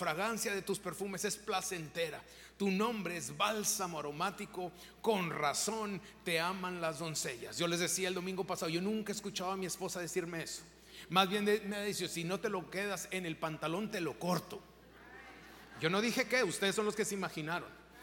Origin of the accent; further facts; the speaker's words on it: Mexico; yo que soy mexicano voy a ir a votar a México solo para que eso no se haga en mi país.